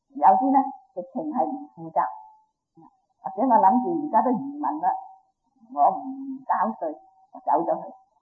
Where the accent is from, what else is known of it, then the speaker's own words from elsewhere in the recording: China; 好似我哋係中國人，我哋有我哋嘅國家